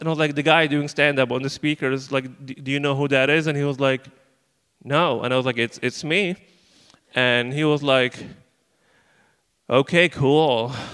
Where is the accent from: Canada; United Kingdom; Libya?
Libya; I'm originally from Libya